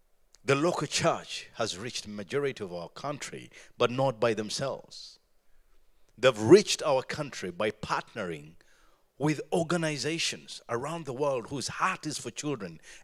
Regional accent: Uganda; I come from Uganda, and Uganda is a country in East Africa, right under South Sudan.

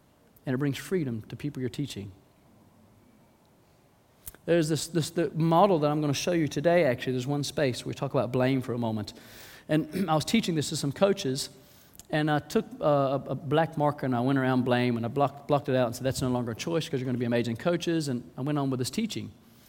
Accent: Southern United States, United States; I'm from the South in the U.S. That's originally where I'm from.

